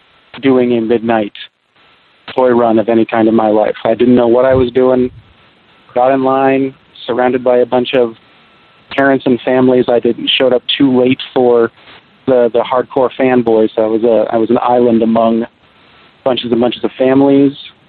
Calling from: Seattle, Washington, United States; Seattle, Washington.

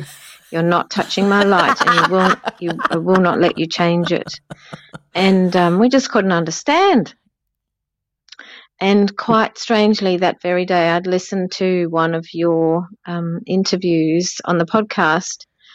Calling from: Perth, Western Australia, Australia; I'm calling from Perth.

